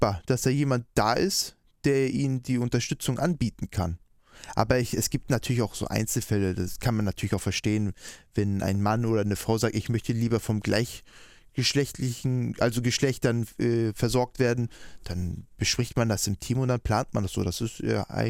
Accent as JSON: {"language": "German", "region": "Hamburg", "country": "Germany", "tie": "born there", "said": "Also die wissen, dass ich dann hier in Hamburg geboren bin."}